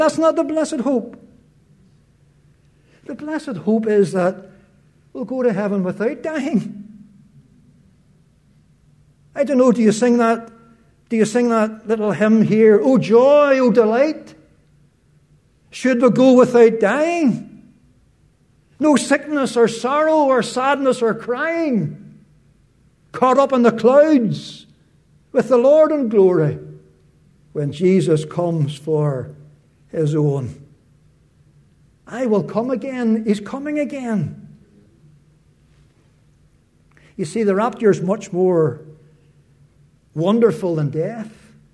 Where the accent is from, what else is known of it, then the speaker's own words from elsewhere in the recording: Ireland; moved away; You know, when I came from Ireland here for the first time, I didn't know if they believed in this truth of the rapture